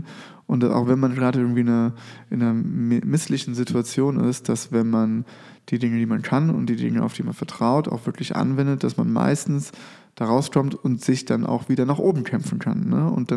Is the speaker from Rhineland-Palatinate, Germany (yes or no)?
yes; Rhineland-Palatinate, Germany; now in Koblenz, Germany; Also ich komme oben aus dem Westerwald. Da oben sind nicht so viele Menschen tätowiert. war trotzdem eine schöne Zeit. Aber ja, ich kam hier runter, ne, Koblenz. Wenn man aus dem Westerwald vom Bauernhof kommt, ist das hier das Manhattan in Rheinland-Pfalz.